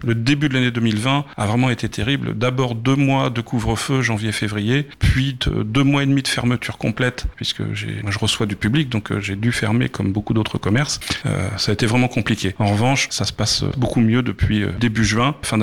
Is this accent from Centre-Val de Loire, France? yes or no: no; Le Havre, Normandy, France; born there; j'ai eu à cœur de revenir m'installer dans ma ville natale et de me rapprocher de ma famille. Je suis donc venu au Havre en fin 2019